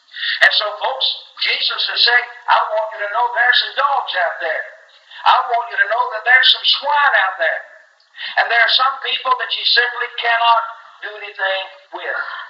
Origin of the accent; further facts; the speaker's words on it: Tiptonville, Tennessee, United States; Growing up in West Tennessee, where I grew up, around Ruthfoot Lake, my dad preached up there, and there were certain things that we didn't do. In Tiptonville, where I grew up